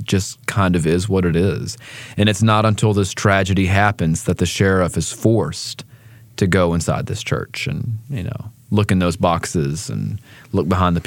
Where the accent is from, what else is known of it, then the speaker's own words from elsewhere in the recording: Gastonia, North Carolina, United States; And I was raised in Gastonia, right next door to PTL, so I grew up, you know, watching the rise of PTL with Jim and Tammy Faye Baker